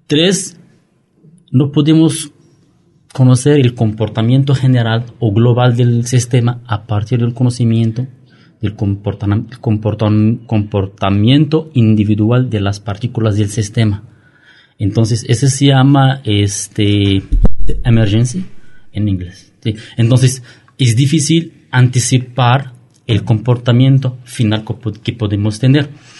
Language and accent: Spanish; Morocco; Soy marroquí, estudié en Marruecos